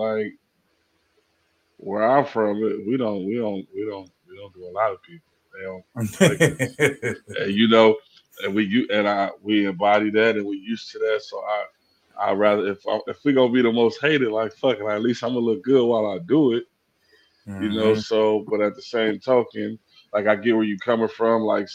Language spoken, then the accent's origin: English; Rialto, California, United States; Man, I'm from Rialto, California, originally. You feel me? From Sycamore, the Sycamore Division, all through Rialto, though.